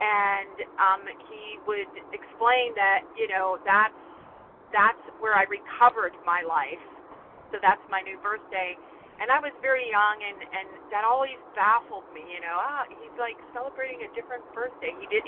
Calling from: Pennsylvania, United States; Yes, and I'm calling from Pennsylvania, grateful, recovering.

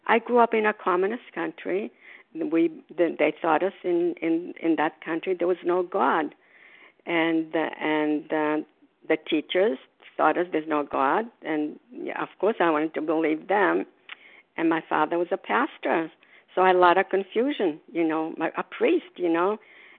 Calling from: Florida, United States; I'm calling from Port Tyler, Florida, where snowbirds.

